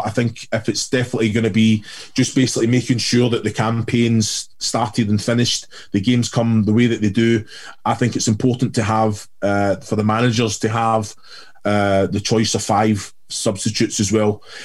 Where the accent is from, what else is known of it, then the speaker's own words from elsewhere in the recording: Kilmarnock, Scotland, United Kingdom; You know, you've got to remember, I grew up in Kilmarnock